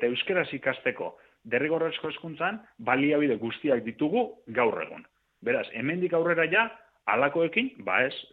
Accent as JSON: {"language": "Basque", "town": "Lekeitio", "region": "Basque Country", "country": "Spain", "said": "Lekeitiokoa naiz eta joan behar izan dut"}